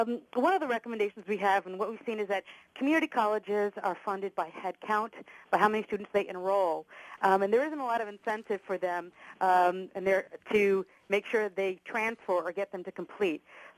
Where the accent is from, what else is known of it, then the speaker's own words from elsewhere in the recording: San Anselmo, California, United States; I'm from San Anselmo.